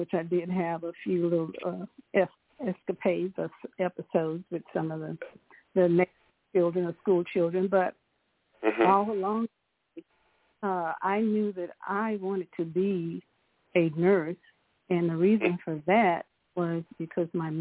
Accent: Steele, Alabama, United States; I grew up in Steele, Alabama. Came from a family of seven.

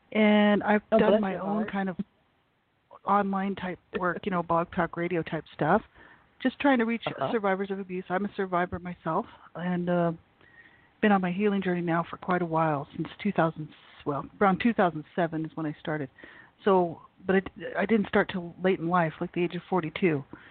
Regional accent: New Mexico, United States; moved away as an adult; now in Calgary, Canada; I live in Alberta, Canada, Calgary, Alberta. And I'm from the States originally, from New Mexico, born and raised, and moved up here to Canada when I was about 30.

